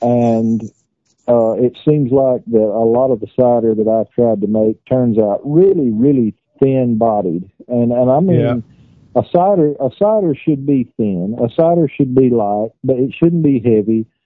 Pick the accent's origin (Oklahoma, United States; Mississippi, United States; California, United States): Mississippi, United States; Corinth; I'm not in Corinth. I'm from Corinth. I'm not in Corinth.